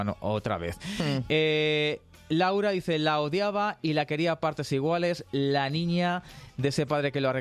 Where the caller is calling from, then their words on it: Madrid, Community of Madrid, Spain; de Madrid.